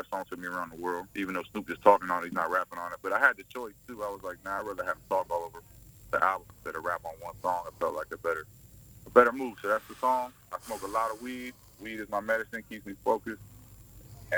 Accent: Atlanta, Georgia, United States; accent: country; also born or lived in Oklahoma; I'm just from Atlanta. I'm Southern, so I was born in Oklahoma, and I lived in Atlanta for years, and so I got a country accent.

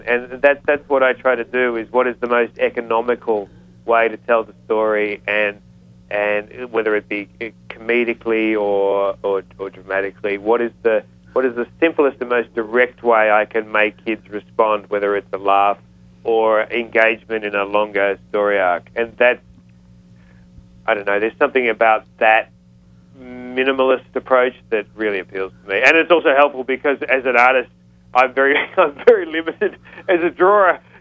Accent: Australia; I'm Australian, obviously, and I live in a country full of terrifying animals.

